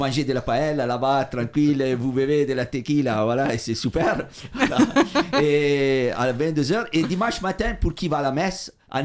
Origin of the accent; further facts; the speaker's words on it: Italy; French is a second language; now in France; moi, je me sens gitan. Je vis en France, je suis italien. Voilà, j'ai mon accent.